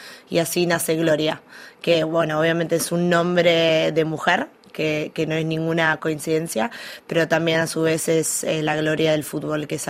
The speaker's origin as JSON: {"language": "Spanish", "region": "Buenos Aires", "country": "Argentina", "said": "como buena argentina amantes del fútbol. Fue mi hermano que me mostró una cancha de fútbol cuando tenía 6 años por primera vez en Buenos Aires, en Racing."}